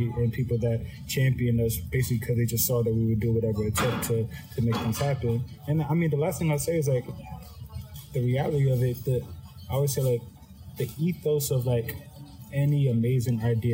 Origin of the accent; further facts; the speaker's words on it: Atlanta, Georgia, United States; we're also from Atlanta, again, the hub of Delta.